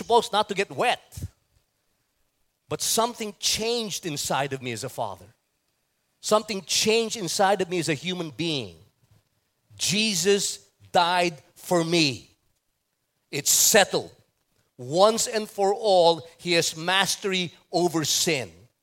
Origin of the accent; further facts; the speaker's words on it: Philippines; English is a second language; it's also hard to preach in English because I'm a Filipino.